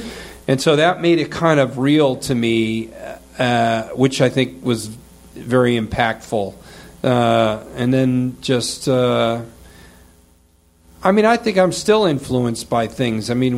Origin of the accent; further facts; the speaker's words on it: Naperville, Illinois, United States; where I grew up in Naperville and the family I grew up in, my mom was very Catholic, religious